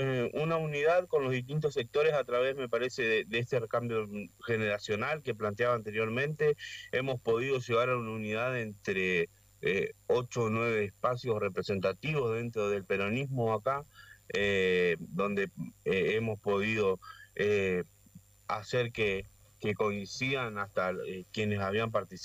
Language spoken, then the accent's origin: Spanish; La Paz, Entre Ríos, Argentina; No soy de Nogoyá, soy de La Paz, para corregir.